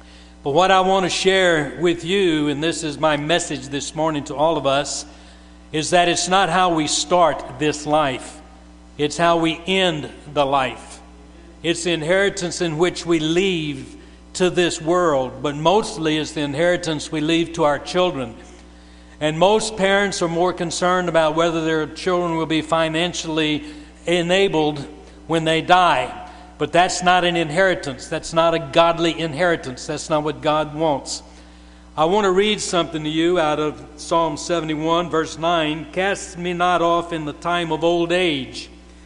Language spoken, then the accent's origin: English; Louisiana, United States; born there; I was born in South Louisiana.